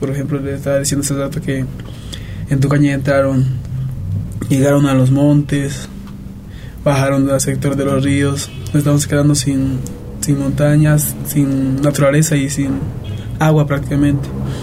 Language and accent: Spanish; Tocaña, La Paz, Bolivia; Antes, en los Yungas, de donde yo vengo, de la comunidad de Tocaña prácticamente